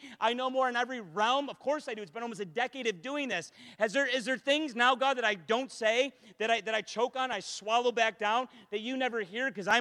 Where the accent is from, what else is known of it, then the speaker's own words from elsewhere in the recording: United States; and I'm American. So, of course, being an American means I'm a Christian.